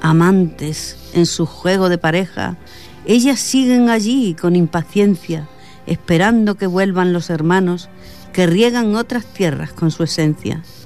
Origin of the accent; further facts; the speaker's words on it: Extremadura, Spain; A un poema dedicado a Extremadura, mi tierra.